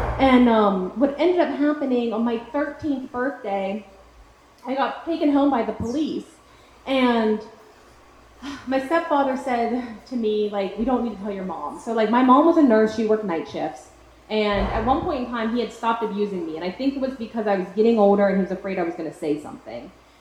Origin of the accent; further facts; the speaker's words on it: Pittsburgh, Pennsylvania, United States; So I'm from Pittsburgh, PA. I grew up in Pittsburgh. I've never lived anywhere else.